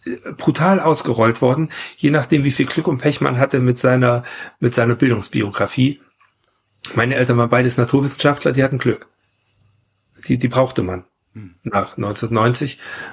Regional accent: Leipzig, Saxony, Germany; ich komme aus Leipzig-Grünau.

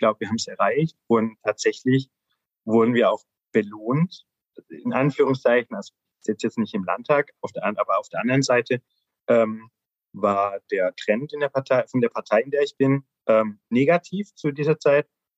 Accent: Baden-Württemberg, Germany; ich bin aus Baden-Württemberg

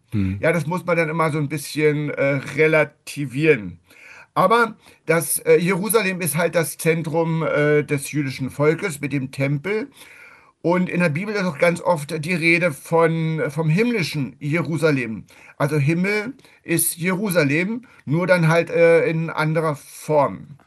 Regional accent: Berlin, Germany; Das kann man als Berliner nicht immer so ganz gut nachvollziehen

